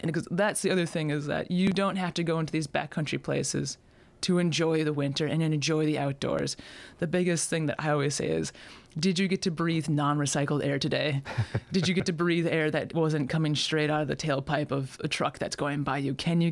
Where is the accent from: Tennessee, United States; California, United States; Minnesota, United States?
Minnesota, United States; Next winter, I think I will be hiking the Superior Hiking Trail back in my hometown, and a few other trails connect that.